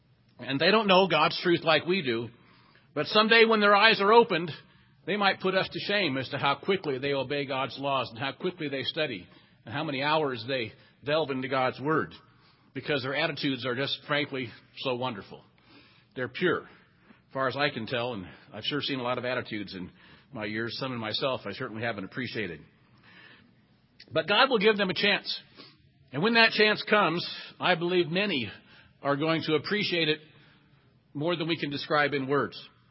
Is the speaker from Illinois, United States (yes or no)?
yes; Danville, Illinois, United States; Her cameraman was a man named Gene Hackman, who was also from my hometown of Danville, Illinois.